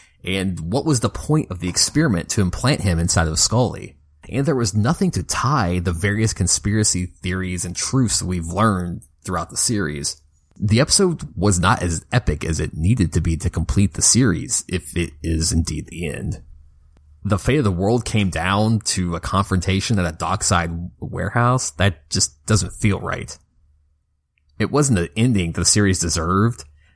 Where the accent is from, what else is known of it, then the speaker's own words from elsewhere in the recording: Kentucky, United States; It's somewhat personal because it's the first episode set in my home state of Kentucky